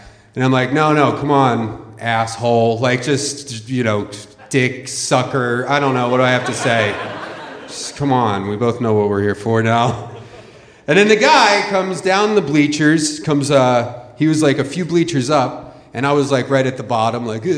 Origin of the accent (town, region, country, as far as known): Philadelphia, Pennsylvania, United States; born or raised there